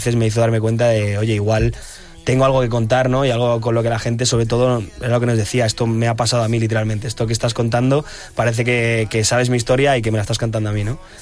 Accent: Las Rozas, Community of Madrid, Spain; Y en un concierto que estábamos dando en Las Rozas, de donde yo soy

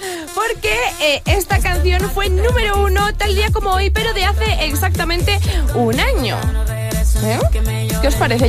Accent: Villalba, Spain; No, mi pueblo es Villalba. Y ahí hay alquileres muy baratos.

